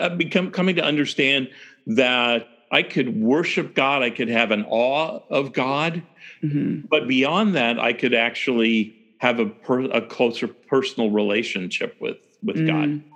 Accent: Eugene, Oregon, United States; Yeah, I live in Eugene, Oregon. I grew up kind of in this vicinity.

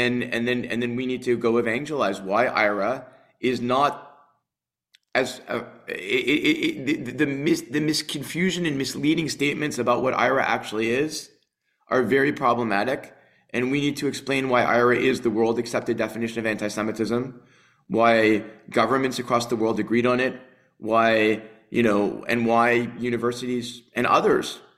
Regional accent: Quebec, Canada; I'm an English-speaking Quebecer as well as a Jew.

